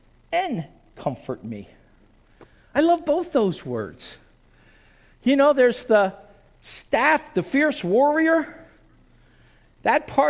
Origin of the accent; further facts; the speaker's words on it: East Coast, United States; I grew up on the East Coast. In the 60s and the 70s, when I was growing up and I was in junior high, there was a lot of racial tension.